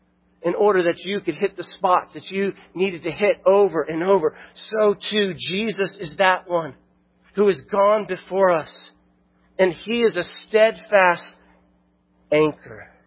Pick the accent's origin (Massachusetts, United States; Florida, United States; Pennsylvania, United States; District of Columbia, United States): Florida, United States; I grew up in Florida and did a lot of fishing, and we'd often go to the flats near the Skyway and Fort DeSoto